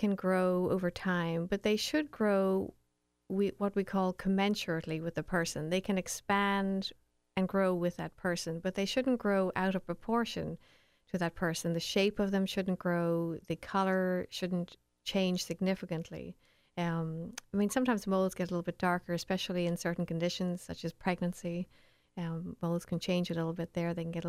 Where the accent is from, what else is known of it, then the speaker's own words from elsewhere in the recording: Leinster, Ireland; moved away; Well, I think I'm in the middle of the Atlantic now, but I'm originally from Ireland. I grew up there.